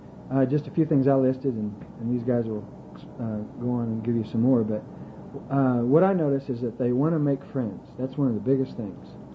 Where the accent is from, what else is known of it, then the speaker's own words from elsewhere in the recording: Alaska, United States; also born or lived in Oklahoma; I went to Oklahoma State, and I didn't know anybody. I came straight from Alaska, didn't know a person.